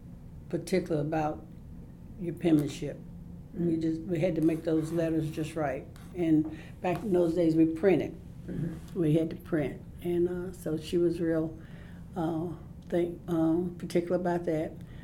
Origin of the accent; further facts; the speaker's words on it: Charlotte, North Carolina, United States; also born or lived in Mooresville; We lived in Charlotte. My dad got a job there in Charlotte working, and so we lived in Double Oaks there in Charlotte until I was 6 years old.